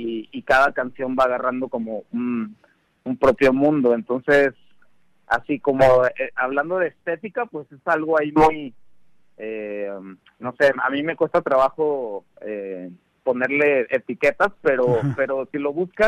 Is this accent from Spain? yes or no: no; Torreón, Coahuila, Mexico; cuando recién llegué acá a la comarca de regreso, porque yo soy de aquí de Torreón.